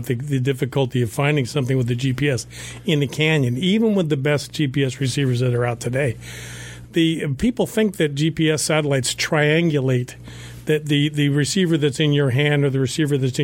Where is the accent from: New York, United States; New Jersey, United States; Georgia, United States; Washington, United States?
Georgia, United States; Atlanta; So I'm from Atlanta, and I got to tell you, I have a little bit of bear scare in my head